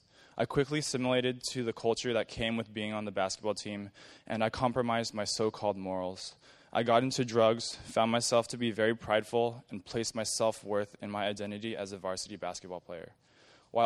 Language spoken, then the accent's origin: English; Torrance, California, United States; I'm actually from Torrance, went to Torrance High School